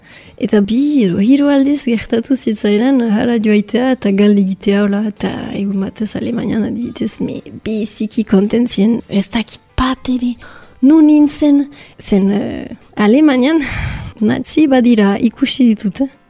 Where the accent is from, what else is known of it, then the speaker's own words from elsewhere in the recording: Bayonne, Nouvelle-Aquitaine, France; Baionakoa naiz eta bon, ez dakit importantea den, ogoita amabost urte ditut.